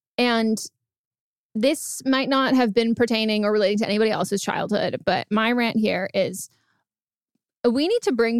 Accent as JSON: {"language": "English", "region": "California", "country": "United States", "tie": "born or raised there", "said": "So I grew up in California, NorCal, and the Gold Rush."}